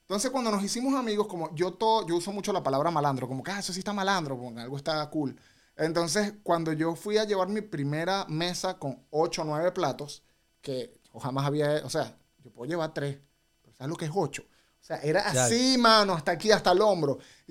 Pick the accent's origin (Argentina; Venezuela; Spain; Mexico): Venezuela; moved away; porque yo estaba recién llegado. Yo vengo de Venezuela.